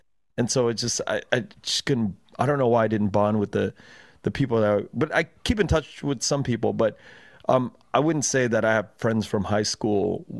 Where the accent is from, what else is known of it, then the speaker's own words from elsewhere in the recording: Los Angeles, California, United States; I grew up in Koreatown predominantly, yeah. But I went to Bosco Tech, which is here in Rosemead in the SGV, yeah.